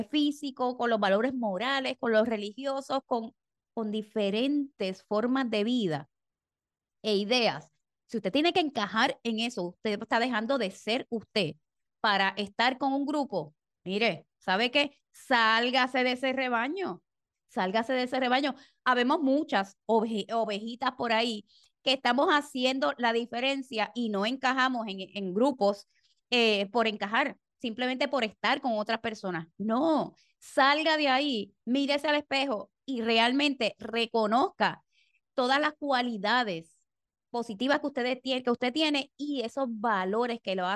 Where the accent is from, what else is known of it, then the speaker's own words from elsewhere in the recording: Puerto Rico; así somos los puertorriqueños y las puertorriqueñas.